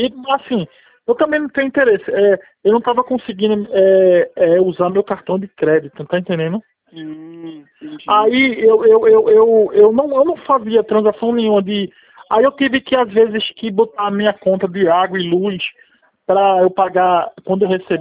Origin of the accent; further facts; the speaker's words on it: Surubim, Pernambuco, Brazil; é que eu sou do Surubim